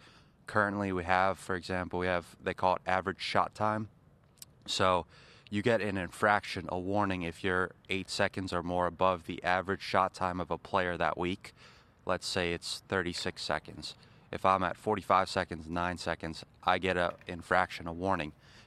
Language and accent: English; New Jersey, United States; now in Florida, United States; I'm from New Jersey, but I've lived in Florida for 5 years, and this is about as cold as it gets.